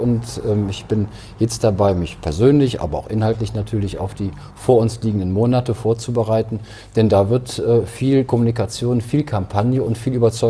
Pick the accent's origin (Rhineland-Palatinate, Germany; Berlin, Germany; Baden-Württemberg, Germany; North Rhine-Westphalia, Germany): North Rhine-Westphalia, Germany; Also diese Region, die wirklich von Engelskirchen über Gladbach bis an den Rhein reicht, das ist meine Heimat, hier kenne ich viele Menschen